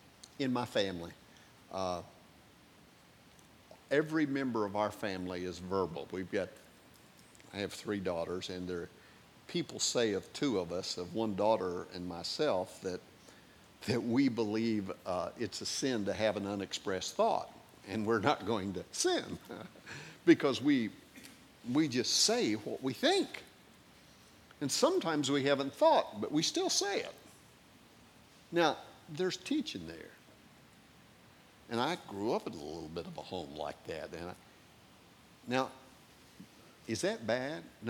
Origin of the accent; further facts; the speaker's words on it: Missouri, United States; I can remember there was a little church in rural Missouri, and I grew up in the Missouri Ozarks.